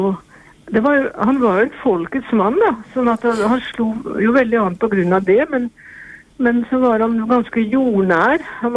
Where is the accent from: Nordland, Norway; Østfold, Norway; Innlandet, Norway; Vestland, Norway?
Østfold, Norway; Tune; Fordi selv om jeg kom fra Tune og der Hauge, nærheten av Hauge sin gård